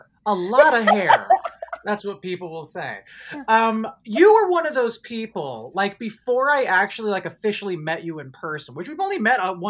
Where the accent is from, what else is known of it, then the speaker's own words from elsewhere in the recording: California, United States; No shit. No way. I'm from Marin County.